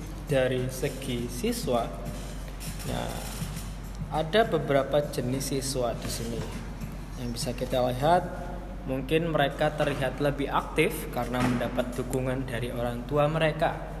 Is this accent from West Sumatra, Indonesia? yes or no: no; East Java, Indonesia; Jawa Timur, saya Jawa Timur.